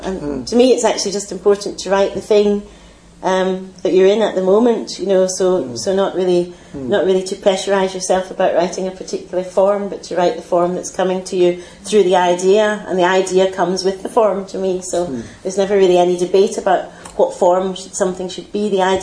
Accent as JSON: {"language": "English", "region": "Scotland", "country": "United Kingdom", "tie": "born or raised there", "said": "And growing up in Scotland was a great place for speech patterns, isn't it"}